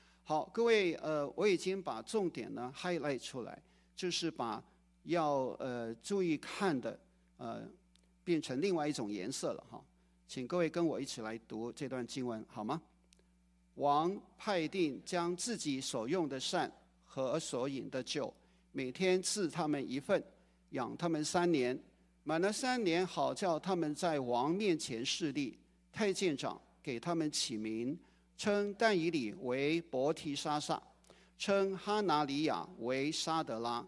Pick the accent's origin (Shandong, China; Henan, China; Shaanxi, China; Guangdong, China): Guangdong, China; 好像我们广东人说你衰乜嘢